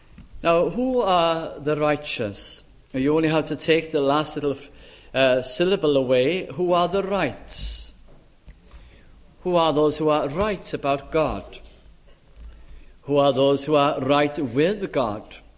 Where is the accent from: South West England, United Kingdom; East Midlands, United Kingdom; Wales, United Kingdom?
Wales, United Kingdom; Caernarfon; And I was given one of my hometown in Carnarvon